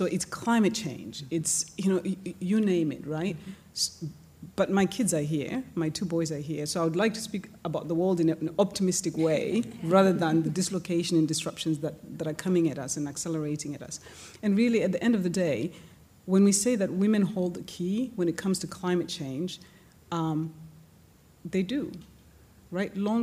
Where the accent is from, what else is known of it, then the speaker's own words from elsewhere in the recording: Zimbabwe; born there; I was born in Zimbabwe.